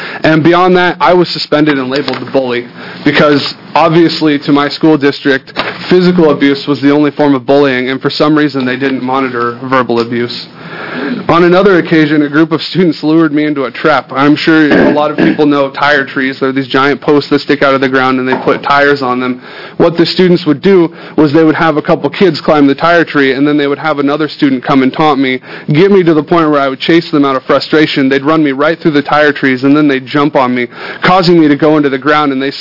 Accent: Oregon, United States; also born or lived in Alaska; I grew up in Oregon and have attended Oregon public schools since the second grade upon my moving here from Alaska.

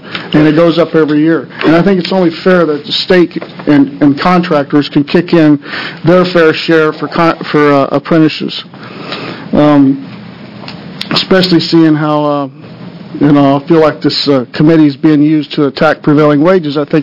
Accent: Salem, Oregon, United States; I'm from Salem here.

